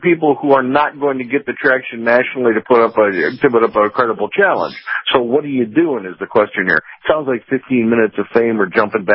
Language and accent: English; Chicago, Illinois, United States; I am originally from the Chicago area, yeah.